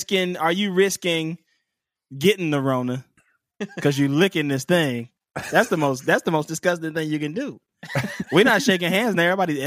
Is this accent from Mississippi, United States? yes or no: yes; Pascagoula, Mississippi, United States; This in my hometown. I'm from Pascagoula, Mississippi.